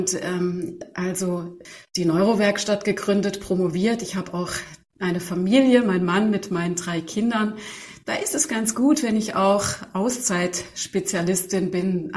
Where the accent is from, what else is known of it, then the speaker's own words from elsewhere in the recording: Hesse, Germany; born there; 47 Jahre. Also ich mache mein Leben lang eigentlich schon Sport und das Ganze natürlich geboren im Taunus in einer wunderbaren Umgebung.